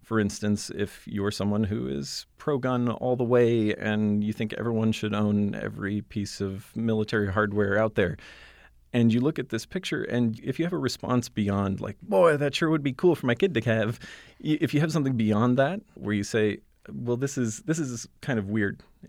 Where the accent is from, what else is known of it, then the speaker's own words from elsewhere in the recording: Saudi Arabia; I come from a place of growing up in Saudi Arabia in a totally different situation.